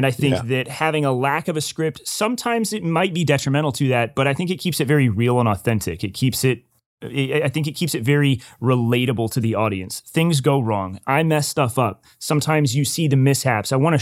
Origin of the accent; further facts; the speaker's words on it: Tennessee, United States; moved away as an adult; now in California, United States; That's when I moved out to California. I'm originally from Tennessee.